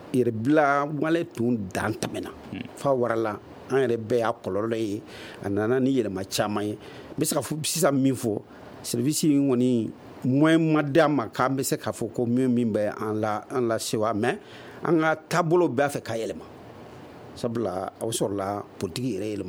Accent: Senegal; Donc nous surtout qu'on est sénégalais

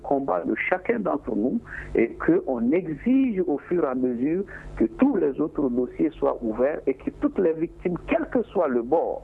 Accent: Mali; nous sommes tous des Maliens

